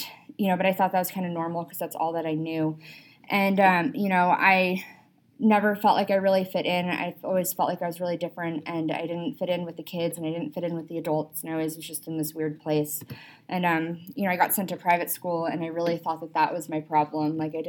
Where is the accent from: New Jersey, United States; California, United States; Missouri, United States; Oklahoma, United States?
California, United States; A little back story. I'm from California. I got sober out there.